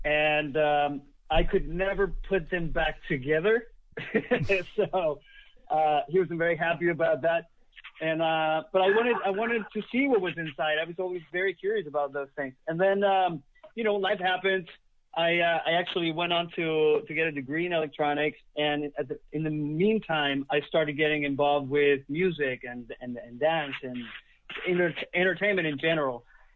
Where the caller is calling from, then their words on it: Los Angeles, California, United States; I am in Los Angeles right now.